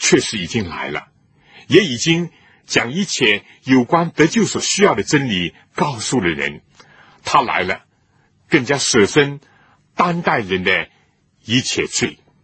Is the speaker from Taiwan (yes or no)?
no; China; 心有灵犀一点通，这是我们中国人的成语